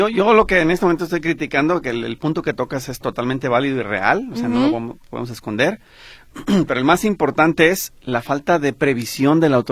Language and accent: Spanish; San Cristóbal de la Barranca, Jalisco, Mexico; como yo soy de San Cristóbal de la Barranca, me gustaría mejor que me dieran allá